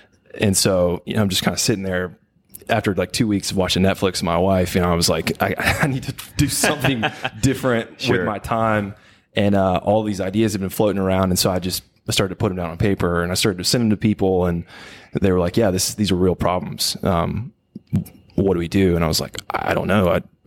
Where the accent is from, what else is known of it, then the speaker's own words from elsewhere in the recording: Brandon, Mississippi, United States; So I'm from Brandon, Mississippi, so about 20 minutes from here. I was born here. I'm first generation Mississippian